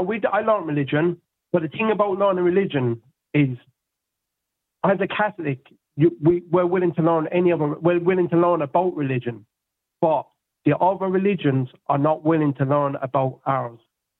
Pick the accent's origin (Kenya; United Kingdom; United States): United Kingdom; England; I believe in my faith. I'm Catholic. I grew up in England most of my life, and I didn't know what a Catholic was because it wasn't taught in that country.